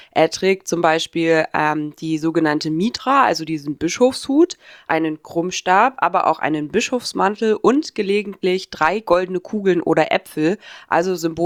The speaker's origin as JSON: {"language": "German", "region": "Saxony-Anhalt", "country": "Germany", "tie": "born or raised there", "said": "Also bei uns, ich bin ja in Sachsen-Anhalt aufgewachsen"}